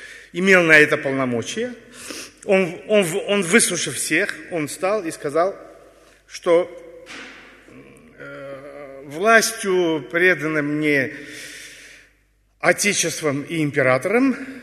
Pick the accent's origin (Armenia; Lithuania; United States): Armenia; Кстати, как бы я родом из Армении, могу чуть-чуть похвалиться